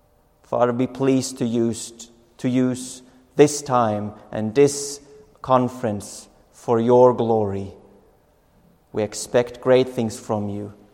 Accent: Finland; English is a second language; And I also pray for this country, this specific country, Finland, my home country.

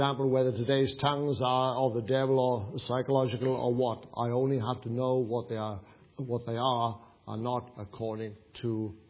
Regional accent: Wales, United Kingdom; accent: Welsh; I trust you managed to list to understand a large part of what I've said with my Welsh accent.

